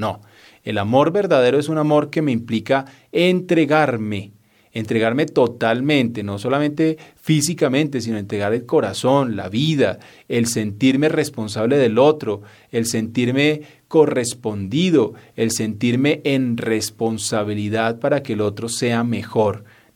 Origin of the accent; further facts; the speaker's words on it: Colombia; Esa es la gran responsabilidad que tenemos nosotros hoy como colombianos, dar ese primer paso para construir esa nueva patria.